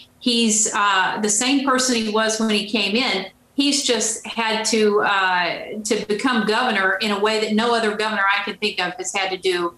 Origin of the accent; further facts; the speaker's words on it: Virginia, United States; I grew up in Southwest Virginia in a house with no running water.